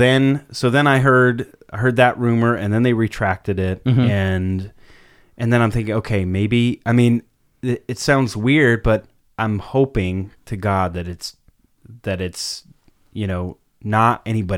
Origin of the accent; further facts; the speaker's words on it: California, United States; I was growing up in SoCal